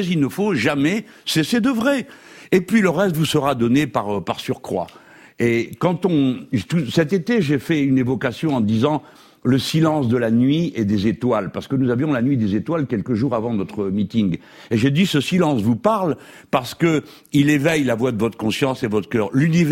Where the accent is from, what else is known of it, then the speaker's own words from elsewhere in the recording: Morocco; Je suis un pied noir d'origine, je viens du Maroc, et chez nous, on parle fort avec les mains